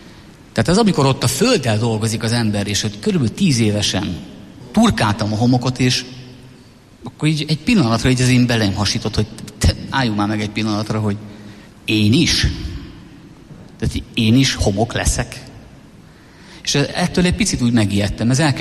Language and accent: Hungarian; Szabolcs-Szatmár-Bereg, Hungary; És ilyen szabolcsi gyerek vagyok, sokat dolgoztunk a kertben, sokat segítettünk